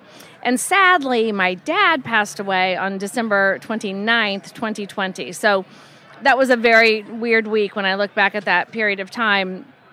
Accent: Murphysboro, Illinois, United States; also born or lived in Dallas / Boston; So I grew up in Murfreesboro, Illinois. I went away to journalism school and really never looked back. I moved to Dallas very briefly and then Boston for a much longer period of time.

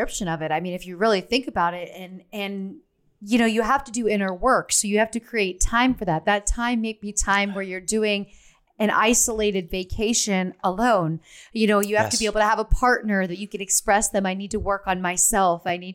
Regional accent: Pennsylvania, United States; I mean, I grew up in Pennsylvania where we cooked, and over the winter we baked and we canned and froze all of our own fruits and vegetables.

